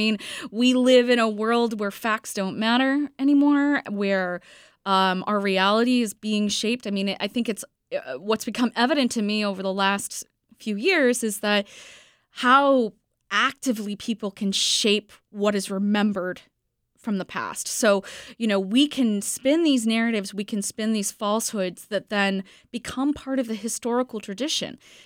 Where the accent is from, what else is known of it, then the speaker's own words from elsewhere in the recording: Maine, United States; I grew up in Maine. I went to Maine schools. I was never taught this history.